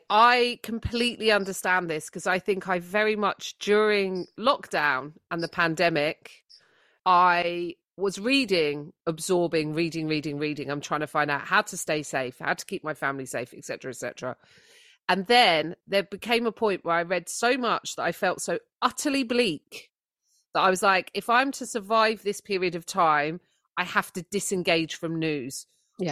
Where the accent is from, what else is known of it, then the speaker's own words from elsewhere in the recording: United Kingdom; so as British people, we're bottlers, right?